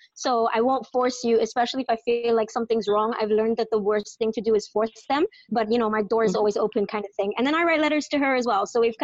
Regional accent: Trinidad & Tobago; I'm from Trinidad, but I didn't actually grow up here. So I've been back home for a decade now

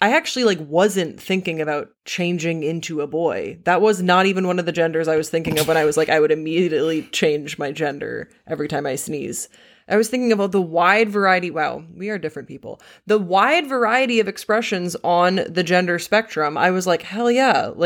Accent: Belgium; I grew up in Belgium.

